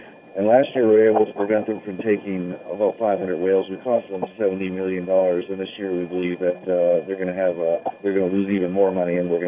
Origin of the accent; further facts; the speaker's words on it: Canada; I'm ready to apologize for being a Canadian